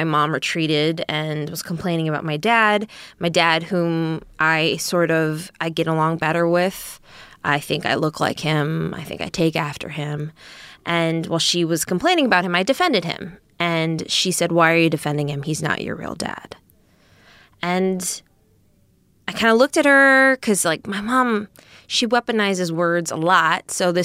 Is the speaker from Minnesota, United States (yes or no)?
yes; Minneapolis–Saint Paul, Minnesota, United States; Growing up in the Twin Cities overall, I think there's Minnesota nice.